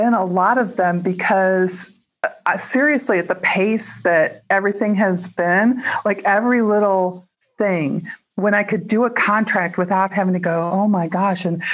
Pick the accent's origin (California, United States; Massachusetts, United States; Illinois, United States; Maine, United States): Illinois, United States; Chicago; I grew up in Chicago and been big cities all over the world.